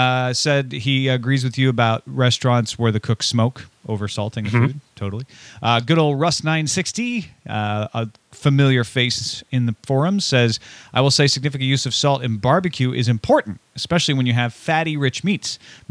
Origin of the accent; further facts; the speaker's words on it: United States; I get a pass into everywhere in the United States because I'm from the United States.